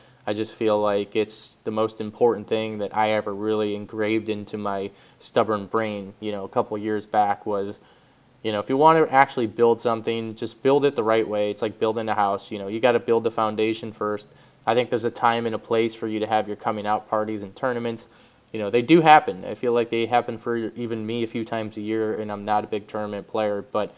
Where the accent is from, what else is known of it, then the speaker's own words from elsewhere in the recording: Cleveland, Ohio, United States; And you guys know, we're from Cleveland, Ohio.